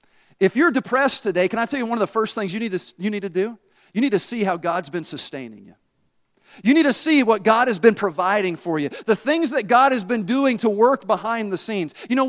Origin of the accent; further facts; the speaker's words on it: Tennessee, United States; I'm from Tennessee, all right?